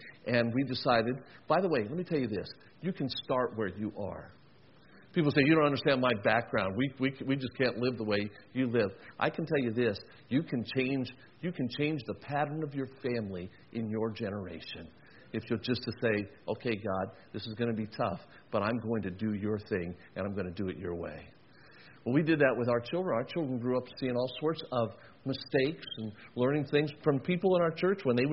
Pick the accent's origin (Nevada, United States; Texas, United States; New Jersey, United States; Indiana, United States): Nevada, United States; Las Vegas; how did you wind up living and being born and raised in Las Vegas?